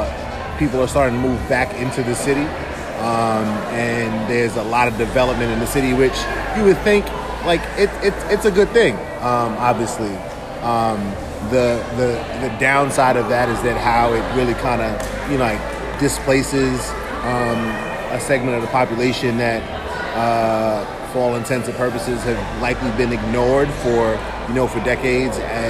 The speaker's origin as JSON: {"language": "English", "region": "New York", "country": "United States", "said": "Like a large part of who I am is because I'm from New York."}